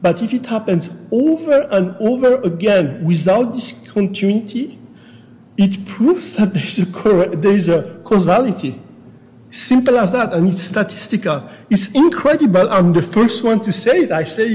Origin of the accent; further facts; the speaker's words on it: Switzerland; now in United States; I mean, in the United States, I grew up in Switzerland